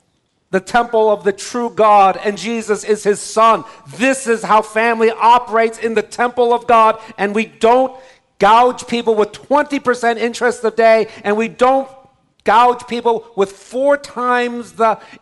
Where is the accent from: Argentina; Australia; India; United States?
United States; New York City, New York; When I was growing up in New York City, I lived in Chinatown.